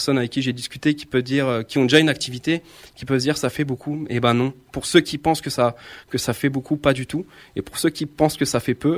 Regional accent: Saint-Martin-d'Hères, Auvergne-Rhône-Alpes, France; J'ai grandi à Saint-Martin-d'Hères. J'étais au collège Fernand Léger, pour ceux qui connaissent.

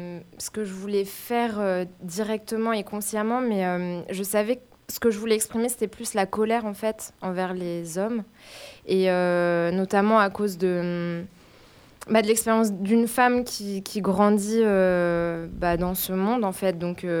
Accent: Grenoble, Auvergne-Rhône-Alpes, France; Oui, je suis grenobloise, j'ai 32 ans

